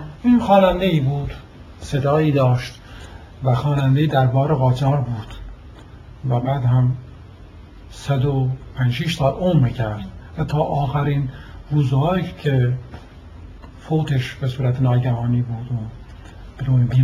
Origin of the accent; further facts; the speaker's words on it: Iran; من به عنوان یه ایرانی طرفدار فدرالیسمم،